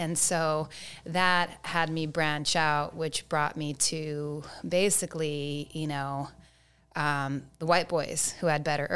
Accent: California, United States; just growing up, and I grew up in the San Fernando Valley down in Southern California and in the 90s.

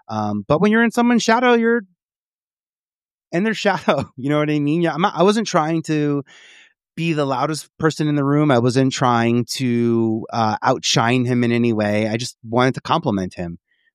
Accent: Staten Island, New York, United States; accent: Staten Island; And also I lost my Staten Island accent in like 2 months. I went home freshman year for different Thanksgiving. I was like, wait, we really sound like this?

